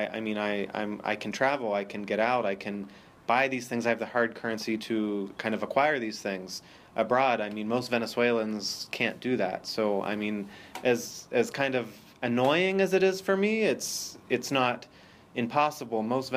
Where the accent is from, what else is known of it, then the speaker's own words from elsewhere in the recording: Pennsylvania, United States; I'm from the U.S. I'm from Pennsylvania. I studied here in Venezuela as an exchange student after high school back in 2001 and 2002